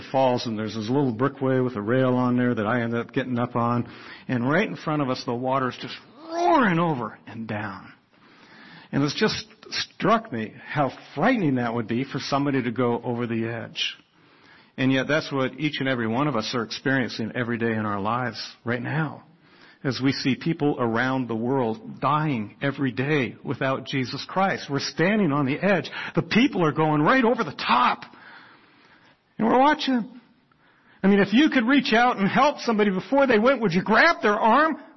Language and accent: English; Toronto, Ontario, Canada; I grew up in Toronto, Canada. I lived 100 miles away from Niagara Falls